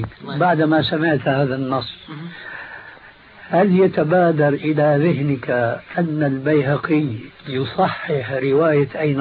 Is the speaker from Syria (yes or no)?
yes; Syria; كما يقولوا عندنا في الشام من فوق الأساطيح